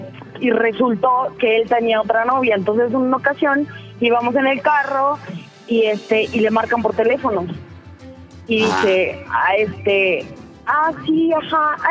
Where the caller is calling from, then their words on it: Mexico City, Mexico; De la Ciudad de México.